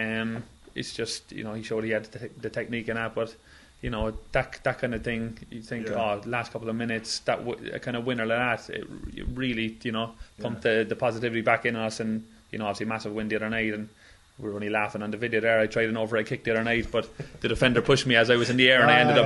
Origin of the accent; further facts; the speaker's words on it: Cork, Munster, Ireland; You know, we're well used to travelling at this stage. We're from Cork. We travel every second week, like, you know.